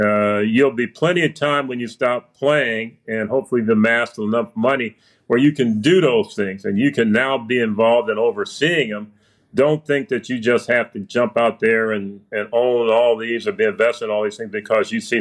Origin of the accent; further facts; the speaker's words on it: Chicago, Illinois, United States; I remember I grew up right outside of Chicago, Illinois, and we would ride into Chicago, Michigan Avenue